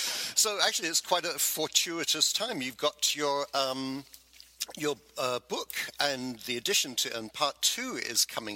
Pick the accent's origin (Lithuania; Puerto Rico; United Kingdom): United Kingdom; England; now in United States; You know, I was born and raised in England